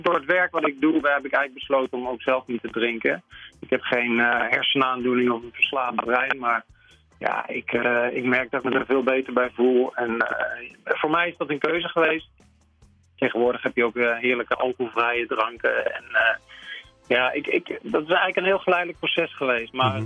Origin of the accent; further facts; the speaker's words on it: North Brabant, Netherlands; Dus ik heb bijvoorbeeld in mijn verleden als student, maar ook gewoon in mijn jeugd in Brabant, best wel wat gedronken.